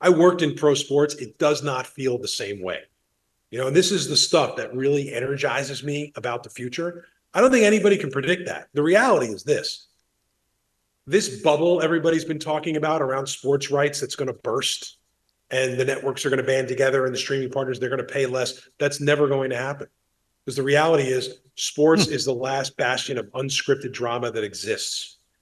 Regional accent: New Jersey, United States; a school like Fairleigh Dickinson up the street from where I grew up in New Jersey

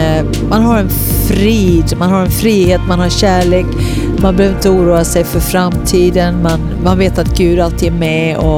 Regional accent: Sweden; now in United States; Just nu bor jag i USA, men jag är från Sverige.

